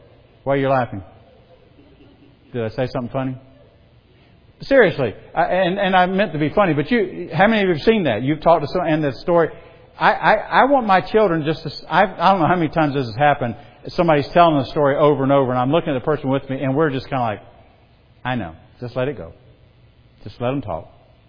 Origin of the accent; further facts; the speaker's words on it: the South, United States; And I will typically say this. "I'm from the South." That's my big excuse, because I was trained to say that and I can't stop saying it.